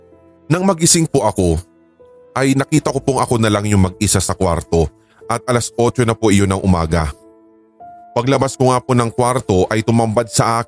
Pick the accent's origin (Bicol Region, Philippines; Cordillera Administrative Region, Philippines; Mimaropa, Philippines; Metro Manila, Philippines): Metro Manila, Philippines; Parañaque; ako po ay laking Paranac Q. Paranaque po yun.